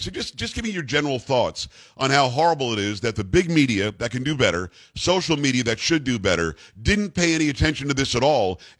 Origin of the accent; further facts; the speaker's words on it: Florida, United States; I grew up in South Florida.